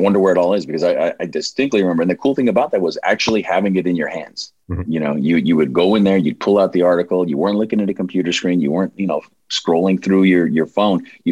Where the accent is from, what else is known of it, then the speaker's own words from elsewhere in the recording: Barstow, California, United States; My sports editor at my hometown newspaper, the Barstow Desert Dispatch, Larry Maestas, he gave me my big break